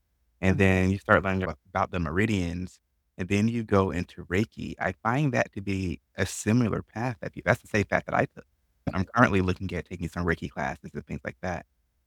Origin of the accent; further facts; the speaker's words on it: Georgia, United States; I'm from Georgia originally.